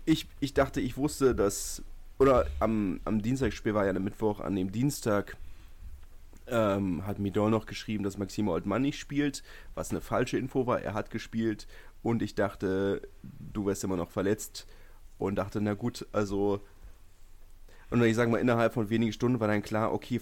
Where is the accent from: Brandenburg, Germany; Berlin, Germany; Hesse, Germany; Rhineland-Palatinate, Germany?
Berlin, Germany; als Berliner führt man ja mit Berlinern mit.